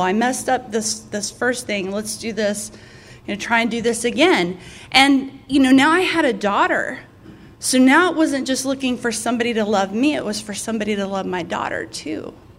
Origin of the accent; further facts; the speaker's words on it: Texas, United States; my parents didn't want anybody in my hometown, my small Texas hometown, to know.